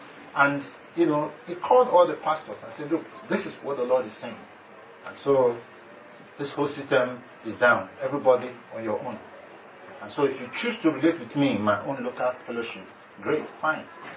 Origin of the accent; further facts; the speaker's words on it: Nigeria; You know, I came all the way from Nigeria to Kenya, and I'm going to speak